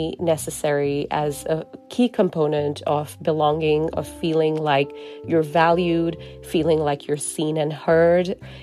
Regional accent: Singapore; growing up in Singapore, where especially people who are Christian would often have dual names.

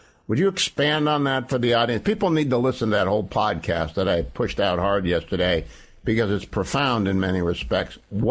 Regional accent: Ohio, United States; I didn't know any Jews because I grew up Irish Catholic in Ohio

